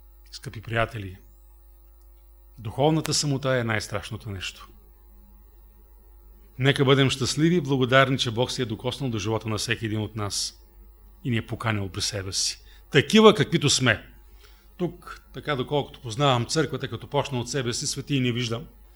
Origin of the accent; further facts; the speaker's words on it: Dzhulyunitsa, Veliko Tarnovo Province, Bulgaria; още в ранните си детски години в махлата, където живеехме, в моето родно село Джулюница, имаше адвентна църква.